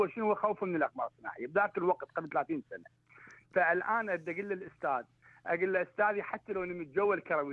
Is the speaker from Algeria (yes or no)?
no; Iraq